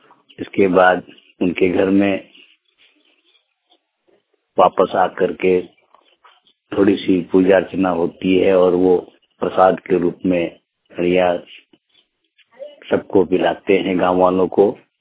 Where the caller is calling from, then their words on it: Ginni Pahadi, Jharkhand, India; गिन्नी पहाड़ी से बोल रहा हूँ। हम संथाल समाज से आते हैं।